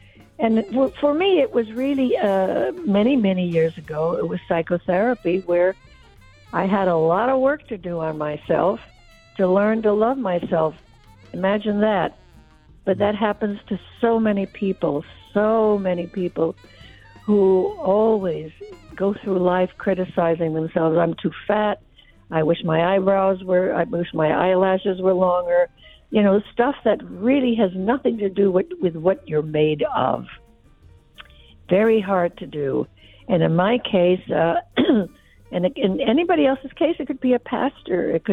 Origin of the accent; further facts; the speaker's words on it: Puerto Rico; now in United States; it started when I came to America from Puerto Rico and to my absolute dismay, found out that I was not a worthy person because I was a Puerto Rican, you know.